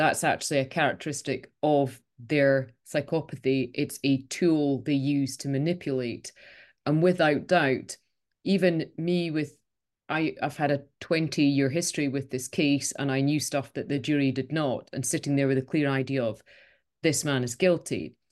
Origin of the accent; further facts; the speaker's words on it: United Kingdom; this is a, you know, bit politeness overtakes, particularly being British.